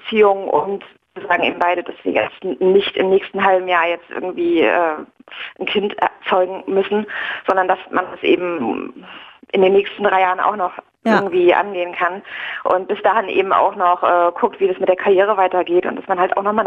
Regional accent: East Germany, Germany; Ich bin auch aus dem Osten und meine Mutter hat mich mit 20 bekommen

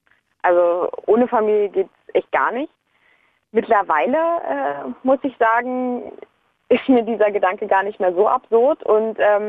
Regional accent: Berlin, Germany; ich bin halt eine totale Großstadtgöre, bin halt hier groß geworden in Berlin

